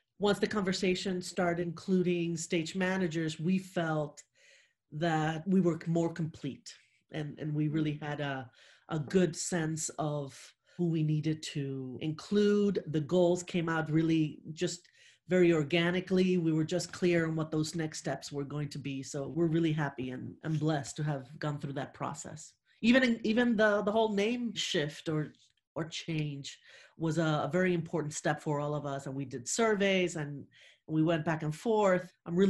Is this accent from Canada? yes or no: no; Puerto Rico; As I was growing up in Puerto Rico